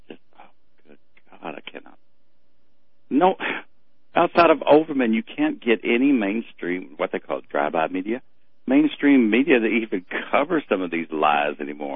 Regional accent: Texas, United States; I'm a Texan.

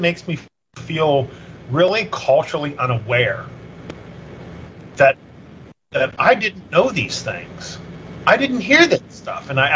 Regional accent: Ohio, United States; You know, growing up in West Central Ohio, I feel like I should have heard that stuff, and I'm kind of wondering why I didn't.

